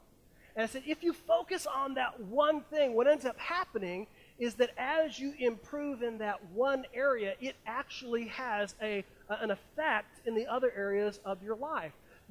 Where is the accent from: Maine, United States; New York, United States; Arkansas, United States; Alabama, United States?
New York, United States; Penn Yan; born there; But Penyan, New York, I was born in Soldiers and Sailors Memorial Hospital. I was literally the last baby born there.